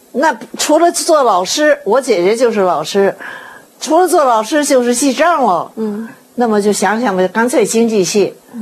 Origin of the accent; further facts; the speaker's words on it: Beijing, China; born there; now in Shanghai, China; 是的，我就生在北京。